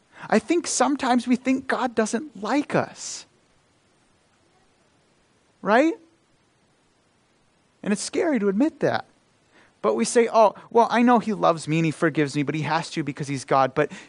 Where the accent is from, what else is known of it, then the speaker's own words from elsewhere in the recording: Idaho, United States; And I come from Idaho, and we have a very high LDS population there, and they are the nicest people.